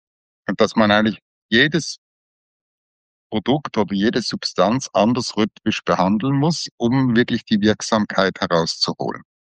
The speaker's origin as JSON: {"language": "German", "town": "Basel", "region": "Basel-Stadt", "country": "Switzerland", "tie": "born or raised there", "said": "von der Schweizer Halle, das ist ein großes Industriegebiet bei uns in Basel, wo Säure hergestellt wird und andere feine Stoffe"}